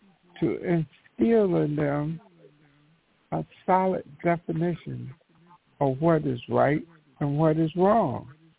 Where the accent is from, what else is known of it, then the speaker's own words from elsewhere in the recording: the South, United States; I grew up in the South, on a farm, agriculture community.